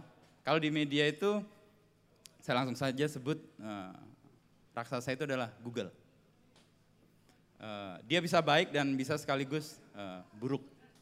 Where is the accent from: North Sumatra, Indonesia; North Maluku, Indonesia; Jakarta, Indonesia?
Jakarta, Indonesia; karena saya dari Jakarta, meskipun sering main ke sini juga.